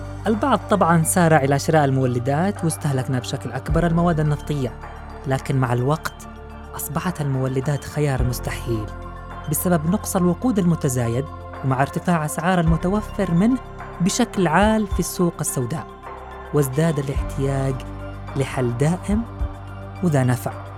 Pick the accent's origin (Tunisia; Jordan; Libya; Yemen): Yemen; اليوم بكلمك عن كيف بلادنا اليمن استطاعت الوصول لتحقيق شيء